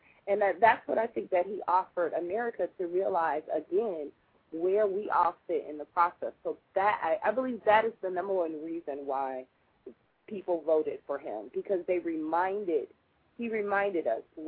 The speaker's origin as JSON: {"language": "English", "region": "Ohio", "country": "United States", "said": "And I am proud to say that I am from Ohio today"}